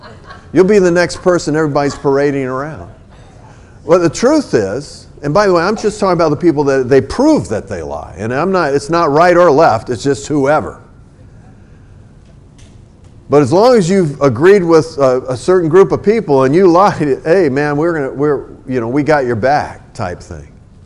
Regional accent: the South, United States; born there; I was born in the South. Everybody and their brother was a Christian.

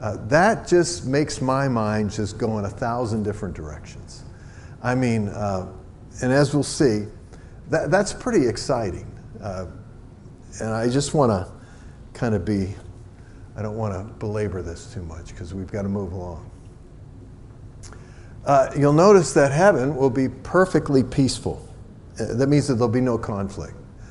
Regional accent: East Coast, United States; now in Seattle, United States; I was from the East Coast. I was amazed at how clean everything was out here.

